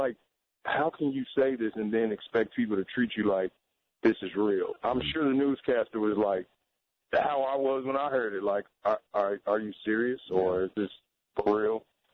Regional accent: Chicago, Illinois, United States; I actually grew up on the west side of Chicago, where my parents moved quickly in the 90s

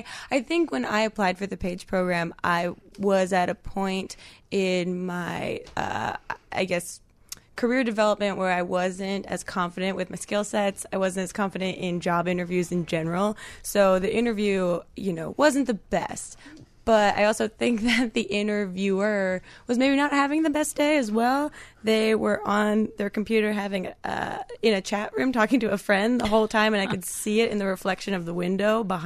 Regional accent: New Jersey, United States; now in Brooklyn, United States; No, I grew up in New Jersey originally, and I went to college in North Jersey.

